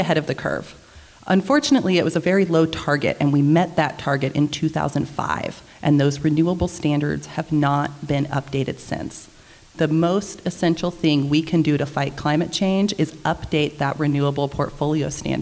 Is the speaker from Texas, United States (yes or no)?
yes; Texas, United States; also born or lived in Montana; I grew up here in Central Texas, but I studied natural resource conservation at the University of Montana